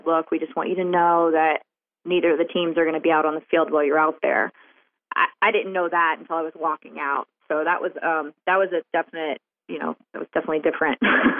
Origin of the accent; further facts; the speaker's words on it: the South, United States; Well, I grew up in the South, so I was around it a lot, you know, the racism thing and hearing, you know, the N-word every day of my life.